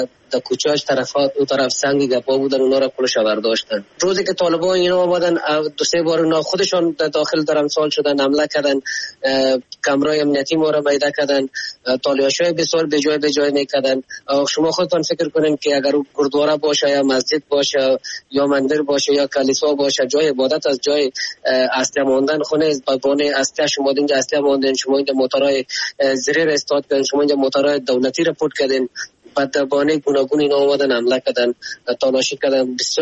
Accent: Afghanistan; ما خو افغان هستیم

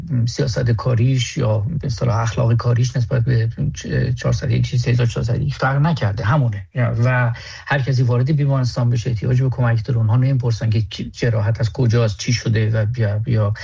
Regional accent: Iran; now in Munich, Germany; فقط به عنوان یک ایرانی میتونم بگم که به همه گی افتخار میکنم.

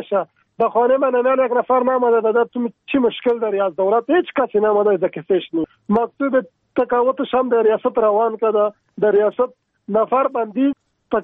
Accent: Paktika, Afghanistan; از کابل تماس گرفتیم. ولایت ما پکتیکا است. 40 سال میشه نمینجا در منطقه در لمان زندگی میکنیم.

